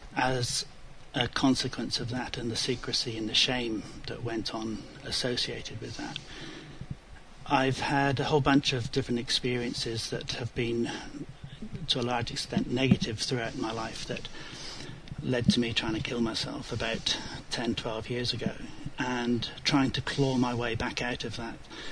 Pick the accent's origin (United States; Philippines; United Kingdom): United Kingdom; South West England; when I was growing up in the West Country in England.